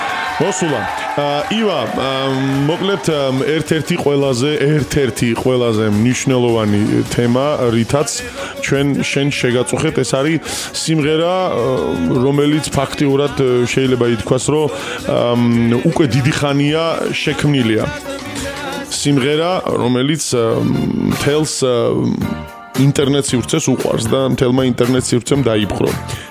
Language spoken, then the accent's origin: Georgian; Guria, Georgia; არა, ელები გურული ვარ მე.